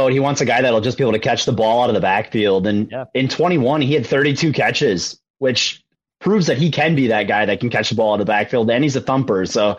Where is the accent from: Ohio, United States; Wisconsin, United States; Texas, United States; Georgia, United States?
Wisconsin, United States; Chippewa Falls; I'm from Chippewa Falls, Wisconsin. So about an hour and 15 minutes east of you guys are the cities. One of us brave Wisconsin Viking fans.